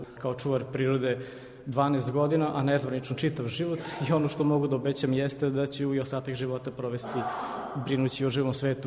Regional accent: Vršac, Vojvodina, Serbia; Dolazim iz Vršca, ispred firme javno komunalno preduzeće 2. oktobar

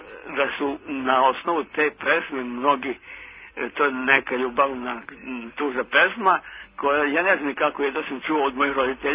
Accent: Novi Sad, Vojvodina, Serbia; ja sam iz Novog Sada, okolini Novog Sada

